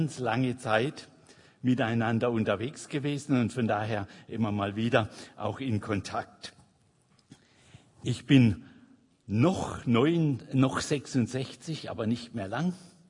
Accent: Linkenheim-Hochstetten, Baden-Württemberg, Germany; Ich komme aus Linkenheim, Hochstetten.

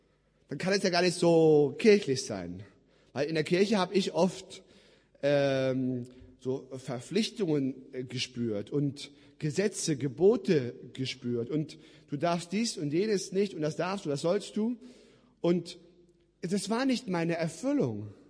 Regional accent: Ulm, Baden-Württemberg, Germany; 90% der Ulmer, wo ich herkomme

